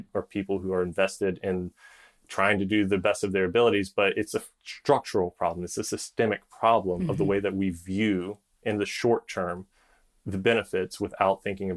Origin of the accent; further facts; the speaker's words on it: North Carolina, United States; You can point to the Colonial Pipeline spill in North Carolina, my home state, where it dumped over 1 million gallons into a wildlife refuge north of Charlotte.